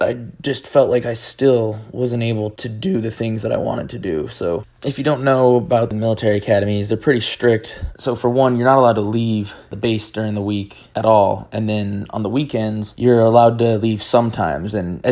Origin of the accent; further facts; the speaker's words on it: Utah, United States; So I grew up in Utah. I was raised in a Mormon family, and there was a lot of rules in my house, pretty strict household